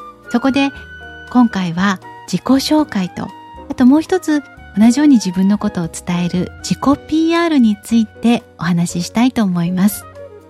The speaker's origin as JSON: {"language": "Japanese", "region": "Fukuoka", "country": "Japan", "said": "福岡市出身です。"}